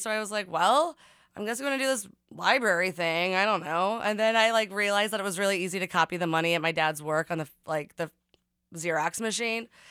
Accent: Kansas City, Missouri, United States; Growing up in Kansas City, a really great foundation that we have here is the Kauffman Foundation.

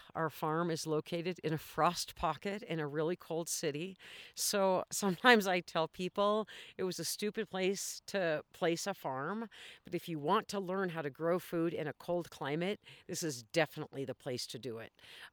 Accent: Idaho, United States; No, I grew up in Idaho, which is fairly rural, and we always had a large garden.

